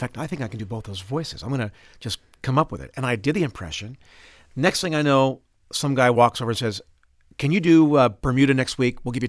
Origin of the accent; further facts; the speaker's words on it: England, United Kingdom; I grew up in England during